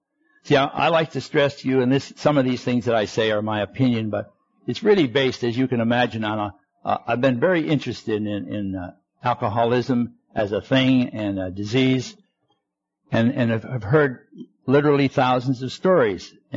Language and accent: English; Detroit, Michigan, United States; because I come from Detroit, see, originally.